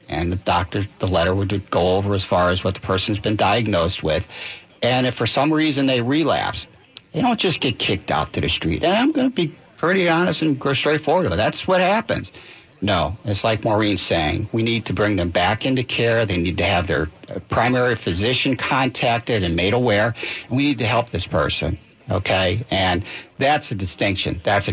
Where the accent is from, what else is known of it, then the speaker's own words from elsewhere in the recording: Racine, Wisconsin, United States; she was the first woman police officer in my hometown, which is in Racine, Wisconsin.